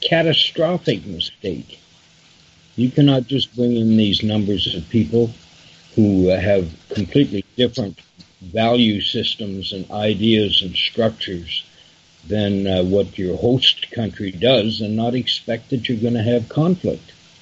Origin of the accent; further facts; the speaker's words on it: Alberta, Canada; No, I come from Alberta, so we help pay for Toronto.